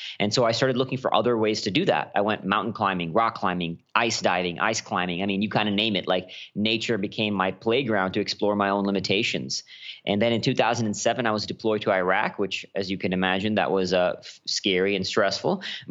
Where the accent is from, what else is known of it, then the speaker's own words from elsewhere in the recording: India; also born or lived in Singapore; now in Austin, United States; And when I moved from India to Singapore to Austin, Texas, when I moved over, I got into drugs pretty heavily for a little while